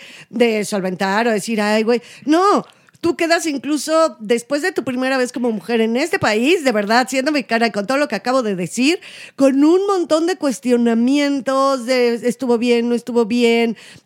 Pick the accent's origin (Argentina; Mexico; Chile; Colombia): Mexico; se los digo yo como … como mujer, como mexicana, como de este país.